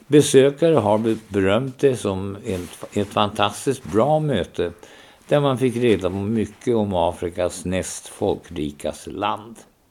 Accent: Ullånger, Västernorrland County, Sweden; born there; now in Tyresö, Sweden; I Ullånger, vid Höga kusten.

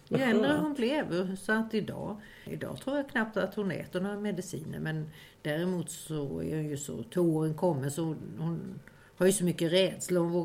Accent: Kalmar County, Sweden; accent: Småland dialect; now in Stockholm, Sweden; det hörs att jag är smålänning. Jag kom till Stockholm 83, men den småländska dialekten, den kommer jag ha kvar med mig hela tiden, tror jag. Ja, hur jag växte upp. Jag växte upp i en liten by söder om Kalmar.

